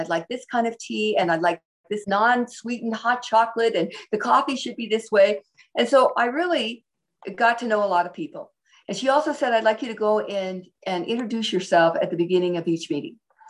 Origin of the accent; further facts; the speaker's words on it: Seattle, Washington, United States; I was raised in Seattle and my mother had moved to San Diego.